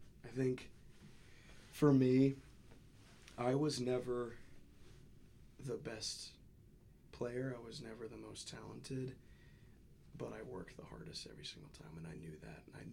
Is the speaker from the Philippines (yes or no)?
no; England, United Kingdom; So I'm English, like British, but I don't have an accent.